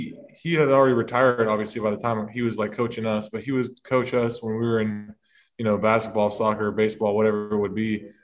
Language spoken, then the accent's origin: English; Houston, Texas, United States; I'm from Houston, Texas.